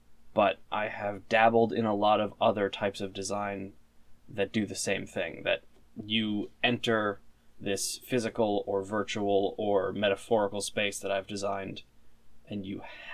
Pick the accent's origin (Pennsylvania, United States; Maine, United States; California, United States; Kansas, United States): Maine, United States; I'm from Maine, and I went to college originally for architecture